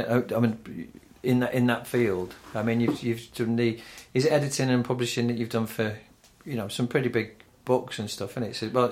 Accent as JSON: {"language": "English", "town": "Manchester", "region": "North West England", "country": "United Kingdom", "said": "People know I'm not from Sheffield. I'm Manchester, Lancashire. We're two Lancashire lads, aren't we?"}